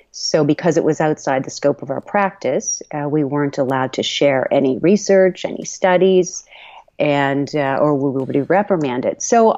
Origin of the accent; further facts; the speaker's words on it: Portugal Cove, Newfoundland and Labrador, Canada; now in Nova Scotia, Canada; I grew up in Newfoundland, in a little fishing village called Portugal Cove.